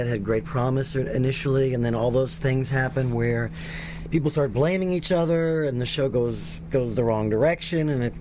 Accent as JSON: {"language": "English", "region": "New York", "country": "United States", "said": "You know, I was from New York, and I just thought I'm going to go back to New York"}